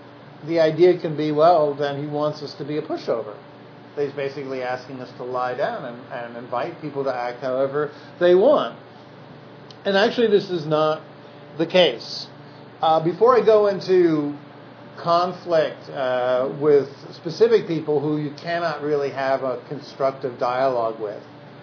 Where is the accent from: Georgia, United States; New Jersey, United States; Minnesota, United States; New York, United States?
New York, United States; And so, as a New Yorker, that's an invitation to dance, basically.